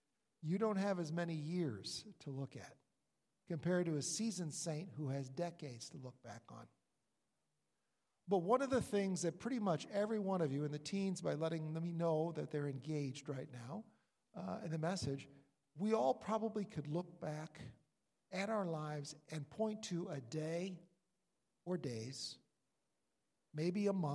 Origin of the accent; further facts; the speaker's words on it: New York, United States; Us? I mean, I'm from New York. You call me up here?